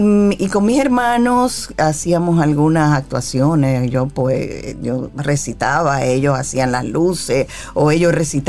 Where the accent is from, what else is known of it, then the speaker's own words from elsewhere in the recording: Santo Domingo, Distrito Nacional, Dominican Republic; Yo soy de Villa Juana, nací en Villa Juana.